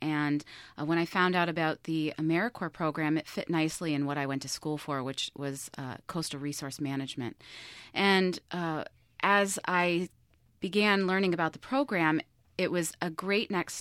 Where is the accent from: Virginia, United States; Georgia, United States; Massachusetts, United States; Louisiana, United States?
Massachusetts, United States; because I had spent a lot of my time as a child growing up in Central Mass trying to find a way to stay here